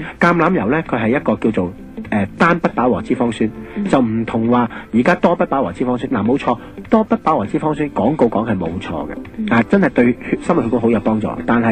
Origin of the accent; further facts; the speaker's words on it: Hong Kong; 我哋香港人咧，每日都要吸起码吸一支烟嘅人咧